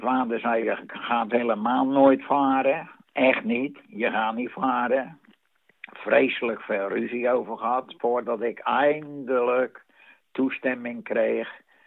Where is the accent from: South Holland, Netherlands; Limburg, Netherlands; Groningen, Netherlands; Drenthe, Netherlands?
South Holland, Netherlands; Vlaardingen; Want ik kom uit Vlaardingen, dat is officieel. En dat is in Aringstad.